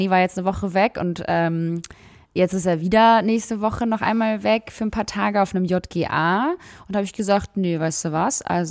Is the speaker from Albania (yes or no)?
yes; Albania; Sei nicht albern, ich bin Albanerin.